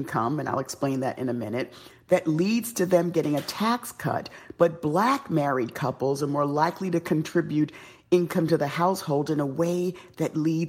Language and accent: English; New York City, New York, United States; Well, because I born and raised in the South Bronx, I dealt with racism all the time